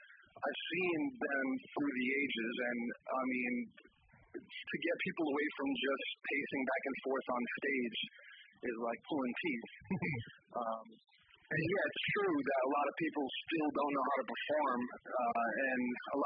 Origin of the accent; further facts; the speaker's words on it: Rhode Island, United States; And so I come from Rhode Island. You know, it's not a very it wasn't saturated in hip hop to any degree.